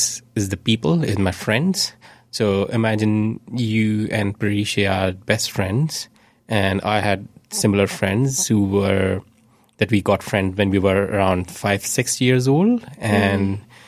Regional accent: Lahore, Punjab, Pakistan; born there; English is a second language; As you know, I was born in Lahore, and Lahoris are famous to be heavy eaters.

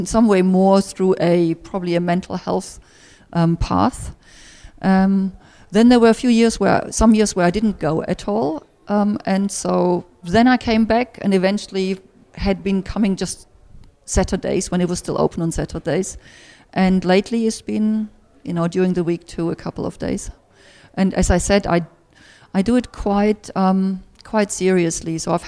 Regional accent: Germany; English is a second language; now in New Zealand; I'm originally from Germany. I've lived in New Zealand for 23 years.

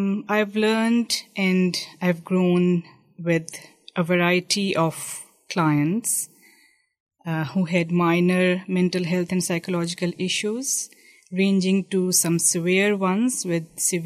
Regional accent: Pakistan; moved away as an adult; now in New Zealand; I am from Pakistan.

